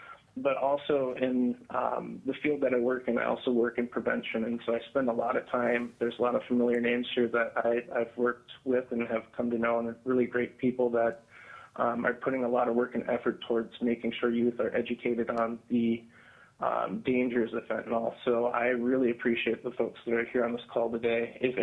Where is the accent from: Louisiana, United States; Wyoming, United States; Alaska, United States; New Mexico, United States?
Alaska, United States; now in Anchorage, United States; I'm a lifelong Alaskan. I grew up in the Aleutians, but I've lived out in Anchorage for the past 26 years.